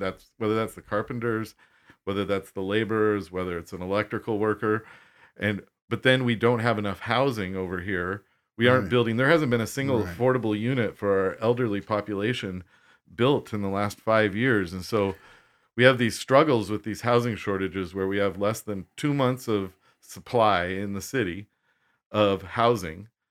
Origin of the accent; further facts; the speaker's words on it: Spokane, Washington, United States; I grew up in Spokane, and I really think we're a growing community.